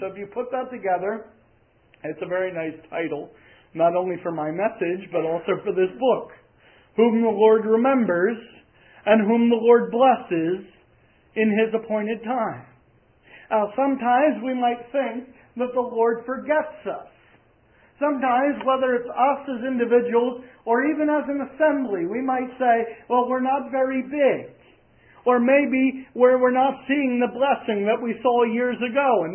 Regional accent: Pennsylvania, United States; It took place in my home state of Pennsylvania over the course of 3 days back in July of 1863.

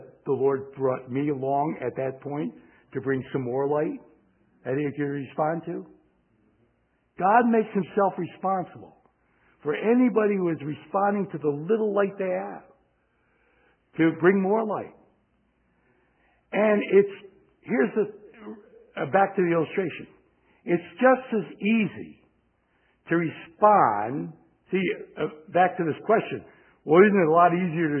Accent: Chicago, Illinois, United States; Oh, yeah, we come from Chicago where Michael Jordan played and so forth.

